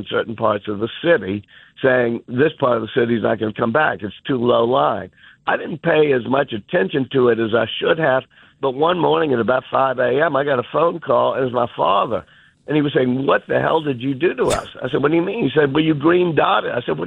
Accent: New Orleans, Louisiana, United States; My parents were the nicest and smartest people I've ever met. I grew up, as I say, on Napoleon Avenue.

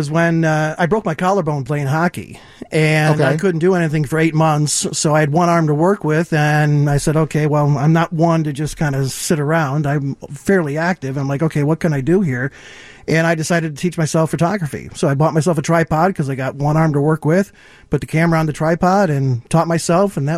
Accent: Ireland; now in Chicago, United States; So I'm originally from Ireland, so I would do a lot of photography in Ireland.

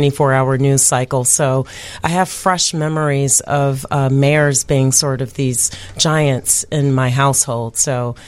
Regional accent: Chicago, Illinois, United States; I think as a Chicagoan, I've always been fascinated with Chicago political theater.

